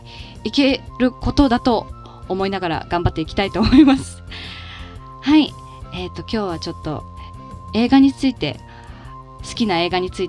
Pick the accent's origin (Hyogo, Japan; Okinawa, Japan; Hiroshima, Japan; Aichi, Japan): Okinawa, Japan; Naha; ですね、沖縄県那覇市生まれ育ちの